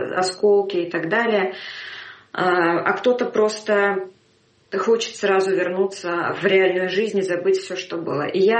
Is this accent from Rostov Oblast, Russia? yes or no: yes; Rostov-on-Don, Rostov Oblast, Russia; Я сама из Ростова